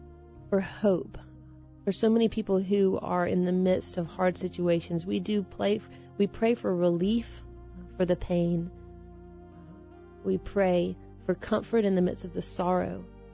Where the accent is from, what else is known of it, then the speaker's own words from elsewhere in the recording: the South, United States; I'm from the South.